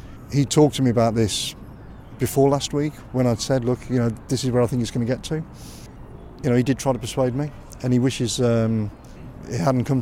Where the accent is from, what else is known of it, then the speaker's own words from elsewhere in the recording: Dudley, West Midlands, United Kingdom; I mean, I grew up in Dudley. I live there. I love the place and I love the people who live there.